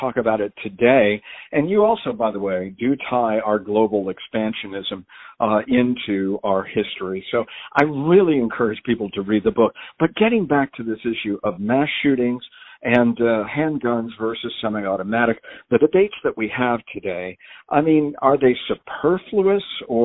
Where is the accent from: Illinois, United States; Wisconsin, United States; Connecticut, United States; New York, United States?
Connecticut, United States; I'm from Connecticut, so Sandy Hook, recently part of our terrible history here.